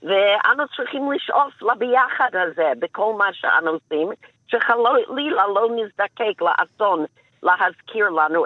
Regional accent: Jerusalem, Jerusalem District, Israel; אני ירושלמית, 51 שנה.

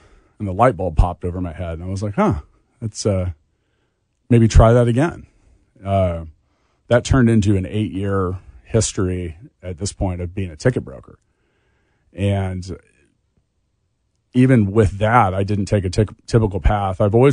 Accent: Leawood, Kansas, United States; And well, I grew up in Leawood, mm-hmm. where they very much will tell you, hey, if you don't go to college, you're not going to make it

